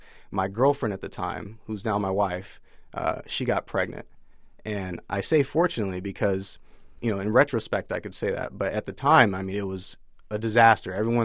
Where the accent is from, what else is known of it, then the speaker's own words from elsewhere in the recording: Fresno, California, United States; We lived on the bad side of town. I'm from Fresno, California, and we lived on the southwest and southeast side of town